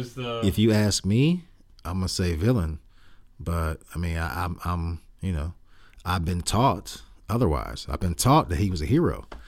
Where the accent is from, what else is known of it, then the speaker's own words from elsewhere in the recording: Columbus, Ohio, United States; I'm from Columbus, Ohio, which is named after Christopher Columbus.